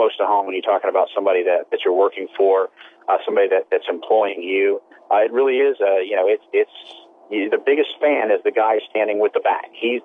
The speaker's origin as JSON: {"language": "English", "region": "Texas", "country": "United States", "said": "Even though I'm from Texas, Texas and Hawaii have a lot in common"}